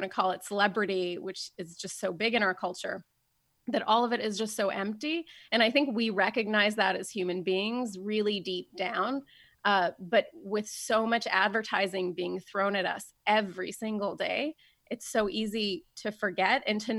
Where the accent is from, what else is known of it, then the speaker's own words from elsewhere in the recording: Dayton, Ohio, United States; And growing up in Dayton with that community was amazing because I was never the only Iranian kid in school.